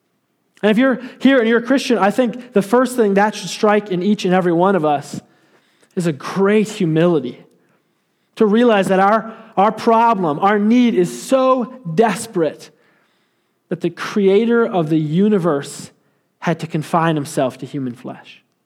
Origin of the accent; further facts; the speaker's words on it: Chicago, Illinois, United States; I'm from Chicago, so usually the weather's pretty unbearable this time of year.